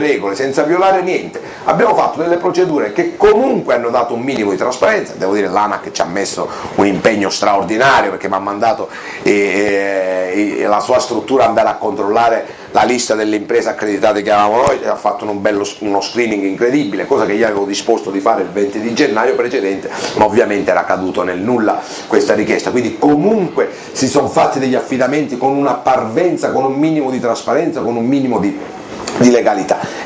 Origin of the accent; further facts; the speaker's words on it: Bivona, Sicily, Italy; Roma non è il comune di Bivona, il mio paese di origine, per non citare e non far torto a nessuno, dove sono 4.000 anime, 5.000 anime